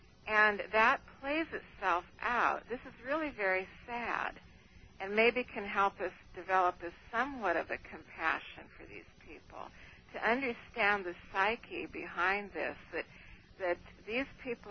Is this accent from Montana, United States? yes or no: yes; Montana, United States; also born or lived in Oregon; I'm from Montana, and there's a little tribe up there of Native Americans